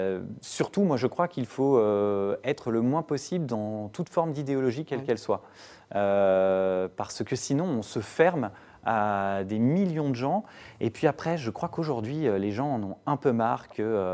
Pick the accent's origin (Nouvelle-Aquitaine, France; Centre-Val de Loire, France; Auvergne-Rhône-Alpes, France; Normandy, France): Auvergne-Rhône-Alpes, France; Annecy; moi, je viens d'Annecy, en Haute-Savoie